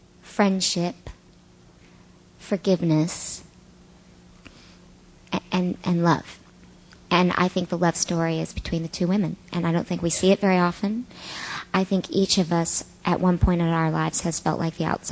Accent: Bible Belt, United States; growing up in the Bible Belt, there's lots of things that I don't believe anymore

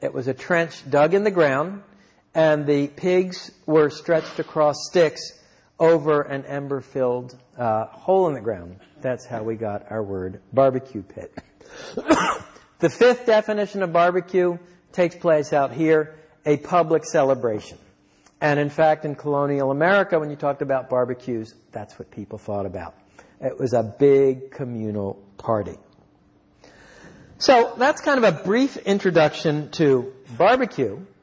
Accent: Miami, Florida, United States; but I come from Miami, and nobody comes from Miami except my wife.

